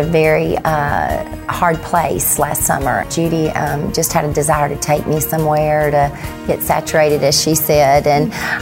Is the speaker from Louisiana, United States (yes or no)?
yes; West Monroe, Louisiana, United States; I'm from West Monroe, Louisiana